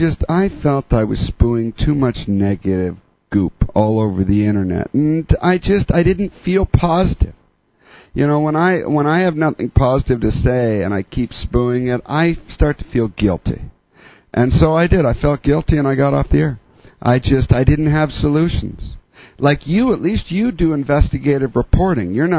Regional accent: Canada; now in United States; To be here in America and to see this going on when I emigrated from Canada here.

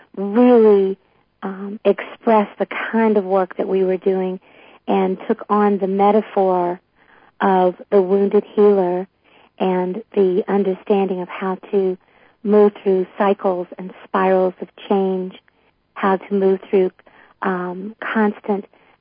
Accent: Kentucky, United States; I grew up in Western Kentucky, and I became a mental health counselor at a very young age, at 20 years old.

